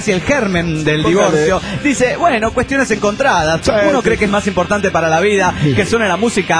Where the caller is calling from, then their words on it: Bella Unión, Artigas, Uruguay; de Bella Unión, República Oriental del Uruguay.